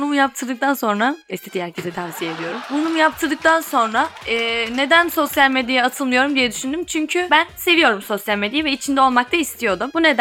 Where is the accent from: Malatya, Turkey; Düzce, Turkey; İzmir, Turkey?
Düzce, Turkey; Ben Düzce'liyim.